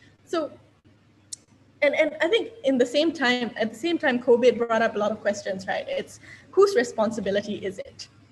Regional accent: Singapore; I think for me, there was always an aspect of growing up in Singapore that I, would always remember, because in Singapore, you pretty much grow up going to a farm for the purposes of a school trip, right?

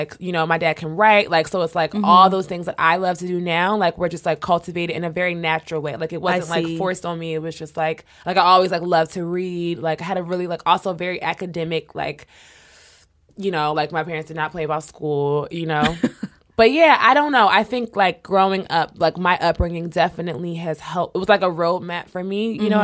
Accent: Philadelphia, Pennsylvania, United States; growing up, I grew up in Philly. I had 5 siblings.

